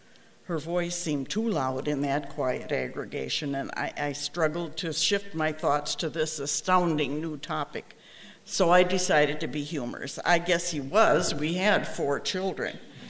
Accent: Washburn, Wisconsin, United States; I'm from Washburn, Wisconsin.

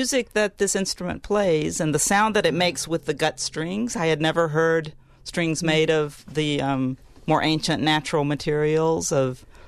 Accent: Mississippi, United States; It reminded me of the folk music and the bluegrass music that I love so much. I grew up in Mississippi.

